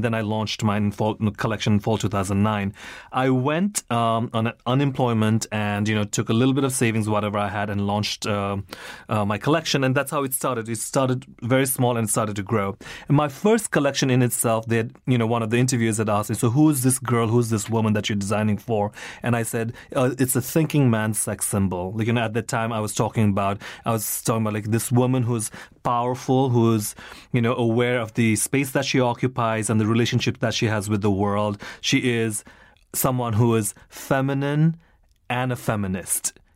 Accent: Nepal; also born or lived in Singapore / India / London, United Kingdom / Australia; now in United States; as someone from an underdeveloped country and developing nation, and having lived in, you know, born in Singapore, I grew up in Nepal and India, and I lived in London, Australia before I came here, knowing no one

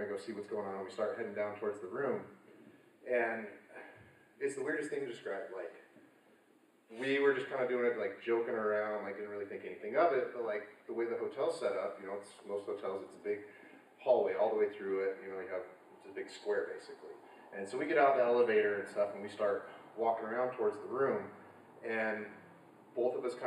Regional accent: Salt Lake City, Utah, United States; I am originally from Salt Lake. I went to high school, junior high up there

